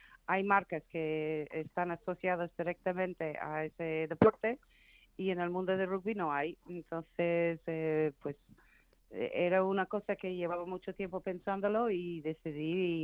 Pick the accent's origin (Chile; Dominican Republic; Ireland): Ireland; Spanish is a second language; now in Spain; yo no soy española, yo soy irlandesa, pero llevo 32 años viviendo en España